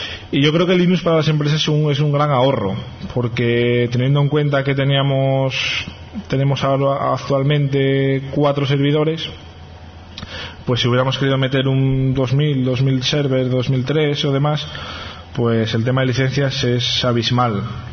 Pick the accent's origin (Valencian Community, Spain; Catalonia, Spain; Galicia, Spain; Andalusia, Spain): Valencian Community, Spain; Alicante; born there; also born or lived in Asturias; now in Madrid, Spain; Nací en Alicante, viví en Asturias, ahora vivo en Madrid desde más o menos un año